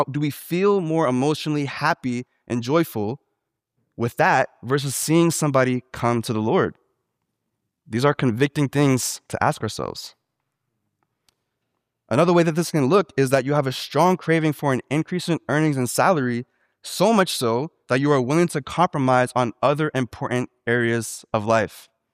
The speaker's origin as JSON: {"language": "English", "town": "Boston", "region": "Massachusetts", "country": "United States", "said": "I mean, I'm not from here. I'm from Boston. So you guys may be used to this, but where I'm from, you don't just see exotic cars and Lamborghinis around all the time."}